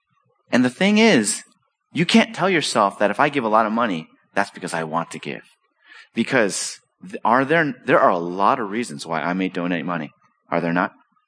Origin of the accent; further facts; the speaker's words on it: California, United States; I grew up around Marineland or SeaWorld in California.